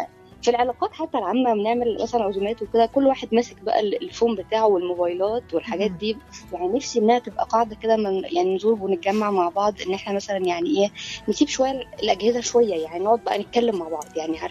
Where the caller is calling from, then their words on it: New Damietta, Damietta Governorate, Egypt; بكلمكم من دمياط الجديده